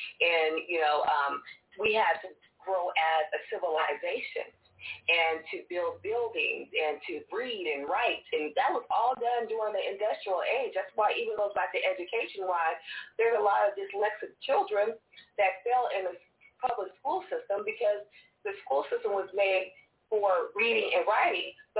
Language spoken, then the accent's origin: English; Corpus Christi, Texas, United States; born there; because I was born in Texas. I was born in Corpus Christi, Texas. So it's really deep down Texas.